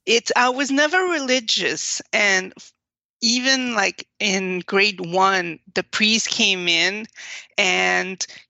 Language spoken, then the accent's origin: English; Quebec, Canada; growing up in French Canada, we had catechism class in public schools